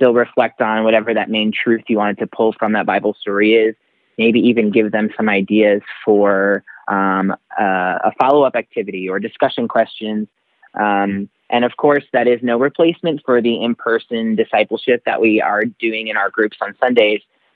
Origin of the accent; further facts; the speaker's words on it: New York, United States; I can remember being in school as a kid and growing up in New York